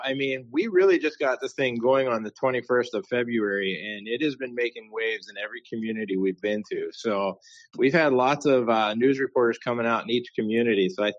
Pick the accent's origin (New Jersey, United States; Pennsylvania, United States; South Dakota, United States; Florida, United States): Pennsylvania, United States; And we absolutely fell in love with the area because we're originally from Western Pennsylvania.